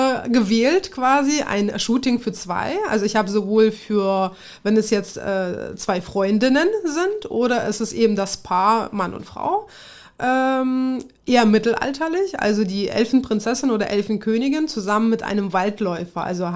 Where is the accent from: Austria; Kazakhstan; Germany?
Kazakhstan; Ich komme ja aus Kasachstan ursprünglich